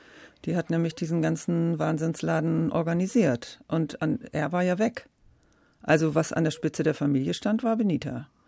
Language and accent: German; Zurich, Switzerland; born there; In der Zeit danach deshalb, ich bin in Zürich geboren, weil er in Deutschland noch nicht wieder auftreten durfte.